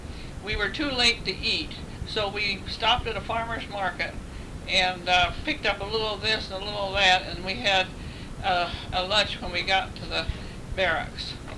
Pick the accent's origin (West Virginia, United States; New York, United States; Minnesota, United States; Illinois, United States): Illinois, United States; Well, I was born and raised in Illinois, and I went to Marquette University in Milwaukee, Wisconsin.